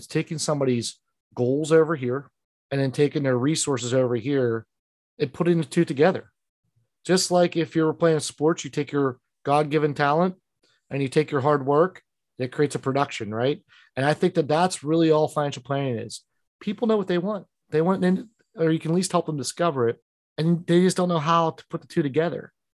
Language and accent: English; Pittsburgh, Pennsylvania, United States; accent: Yinzer; So I'm from Pittsburgh, Western PA, and we have an accent here called Yinzer.